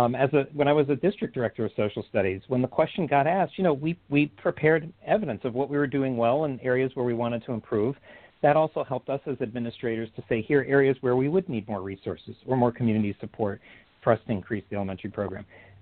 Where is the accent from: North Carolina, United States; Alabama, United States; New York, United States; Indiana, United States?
New York, United States; born there; now in Maryland, United States; I was born in New York, but I live in Maryland.